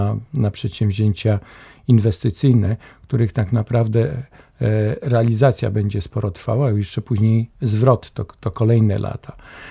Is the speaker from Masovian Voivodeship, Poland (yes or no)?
no; Stalowa Wola, Subcarpathian Voivodeship, Poland; bo pochodzę ze Stalowej Woli, czego nie kryję.